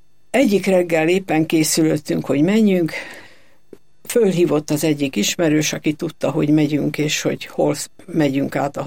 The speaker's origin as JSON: {"language": "Hungarian", "region": "Budapest", "country": "Hungary", "tie": "born or raised there", "said": "Én Budapesten születtem, és azóta is itt élek."}